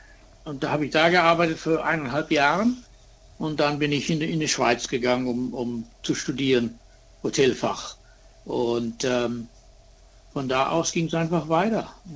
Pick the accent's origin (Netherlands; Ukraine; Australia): Australia; Adelaide, South Australia; German is a second language; Aus Adelaide, ja. Ich bin in Adelaide geboren. Mein Vater war Deutscher und meine Mutter ist Russe. Aber meine Mutter ist in Deutschland geboren worden. Aber mein Großvater war Russe.